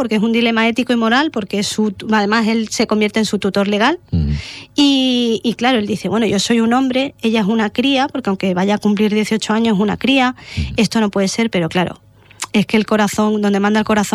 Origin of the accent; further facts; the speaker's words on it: Andalusia, Spain; como yo soy muy andaluza y a mí me gusta mucho Andalucía